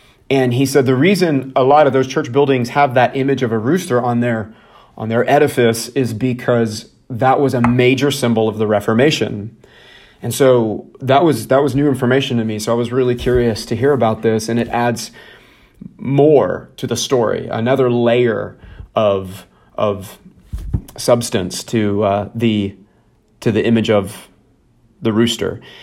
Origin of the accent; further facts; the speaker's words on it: the South, United States; accent: southern; Chanticleer. And that's my southern accent.